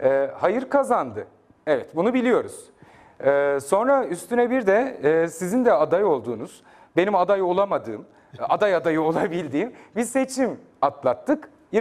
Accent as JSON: {"language": "Turkish", "region": "Ankara", "country": "Turkey", "tie": "born or raised there", "said": "Ben Ankara'da doğdum büyüdüm. Yeni mahalleliyim. Annem babam burada. İstanbul'da işsiz bir gazeteci olarak daha fazla geçimimi sürdüremeyince daha rahat yaşarım diye 10 sene sonra Ankara'ya döndüm geldim, yerleştim, buradayım."}